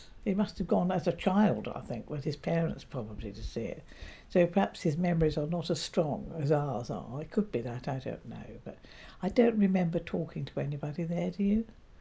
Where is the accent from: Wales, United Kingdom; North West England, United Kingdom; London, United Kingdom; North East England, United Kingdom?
London, United Kingdom; I was born in London, at Tooting. And so, sort of, I'm a Londoner born.